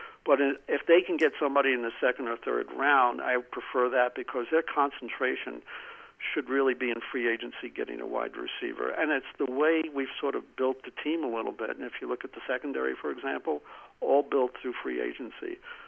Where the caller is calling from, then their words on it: New Mexico, United States; Hey, it's … from New Mexico.